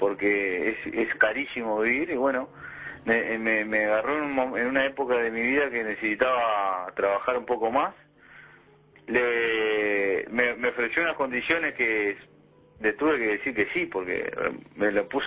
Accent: Carmelo, Colonia, Uruguay; Yo soy de Carmelo, con el departamento de Colonia.

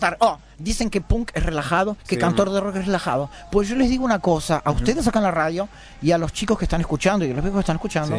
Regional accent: Uruguay; Y yo soy uruguayo, cantor de rock

